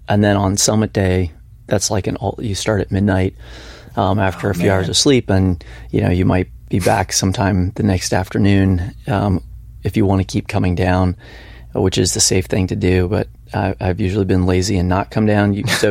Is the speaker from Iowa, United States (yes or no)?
no; Colorado, United States; I did like hiking. I grew up in Colorado